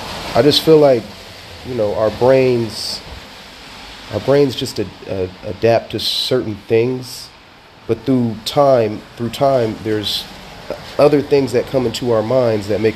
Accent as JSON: {"language": "English", "town": "Sacramento", "region": "California", "country": "United States", "said": "as y'all know, I'm from Sac, from Sacramento."}